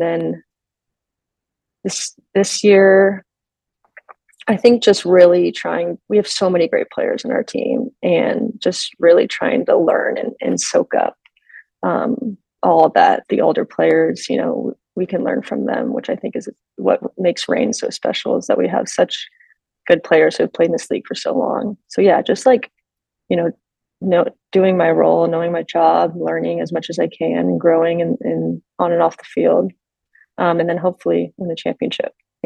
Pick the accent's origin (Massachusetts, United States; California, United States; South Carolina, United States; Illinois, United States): California, United States; I mean, I'm from the Bay Area, so I grew up a Warriors fan